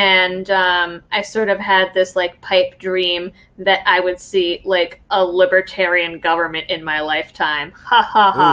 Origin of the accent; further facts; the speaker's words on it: Massachusetts, United States; I guess you would say raised liberal because I'm born and raised in Massachusetts.